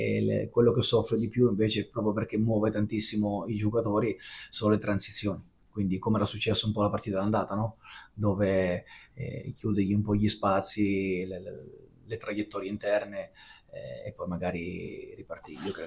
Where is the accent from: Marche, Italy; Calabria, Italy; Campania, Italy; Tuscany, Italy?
Marche, Italy; Grottammare; sai bene che ad Ascoli mi hanno sempre detto pesciaro, tra virgolette, no? Perché sono di Grotta a Mare.